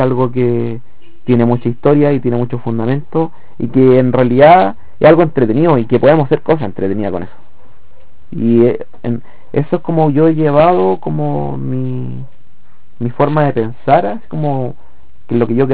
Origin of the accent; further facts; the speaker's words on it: Chile; siempre recordando que somos chilenos, que hay un tema de cultura tradicional chilena que es súper importante